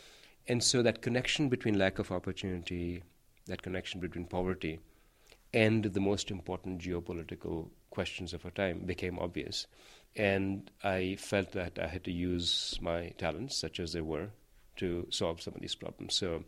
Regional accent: India; Well, I grew up in India. And the thing with India is that there isn't access to very good tertiary education, to higher education.

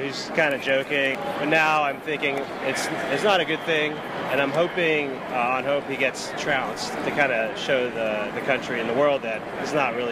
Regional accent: West Virginia, United States; I grew up in West Virginia. I know people who are feeling left behind.

